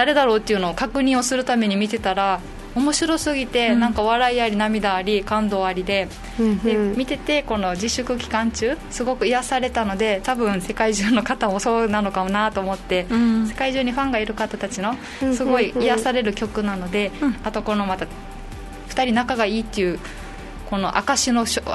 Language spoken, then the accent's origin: Japanese; Tomigusuku, Okinawa, Japan; 私は沖縄県豊見城出身で、なんと今職場も豊見城市内という、豊見城にすごく縁がある、年齢はまあ、40運歳として